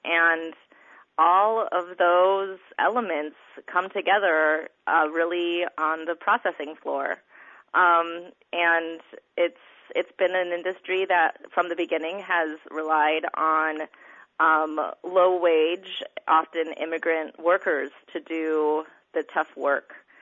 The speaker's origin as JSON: {"language": "English", "town": "Kodiak", "region": "Alaska", "country": "United States", "said": "Oh, well, I'm from Kodiak, and I come from a fishing family"}